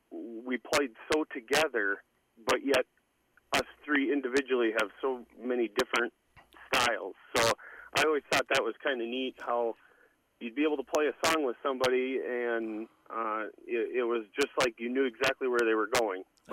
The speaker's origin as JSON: {"language": "English", "town": "Fairmont", "region": "Minnesota", "country": "United States", "tie": "born or raised there", "said": "I was born and raised in Fairmont, Minnesota, southern Minnesota"}